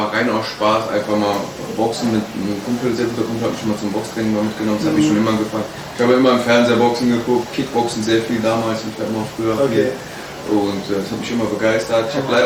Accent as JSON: {"language": "German", "town": "Aachen", "region": "North Rhine-Westphalia", "country": "Germany", "tie": "born or raised there", "said": "ich bin 29 Jahre alt. Ja, bin aus Aachen selber auch, bin auch hier geboren"}